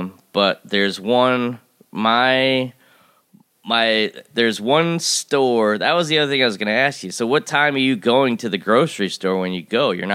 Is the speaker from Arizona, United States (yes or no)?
no; Owego, New York, United States; my parents, I think it was 2012, went through an actual flood of my hometown of Owego, New York